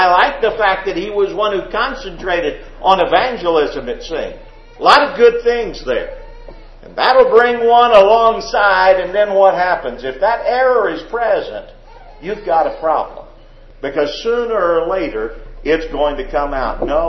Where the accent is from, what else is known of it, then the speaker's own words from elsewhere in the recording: Corpus Christi, Texas, United States; I grew up in Corpus Christi, Texas.